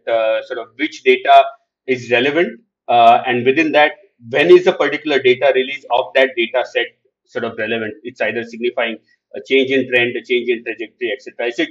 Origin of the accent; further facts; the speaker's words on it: Mumbai, Maharashtra, India; because I come from Bombay, you will work with L&T or Reliance or something of that sort